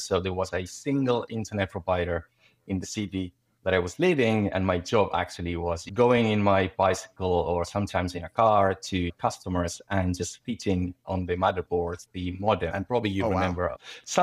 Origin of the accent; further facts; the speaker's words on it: Argentina; English is a second language; so I am from Argentina. So I was born in Argentina. And imagine, so it was in the 80s.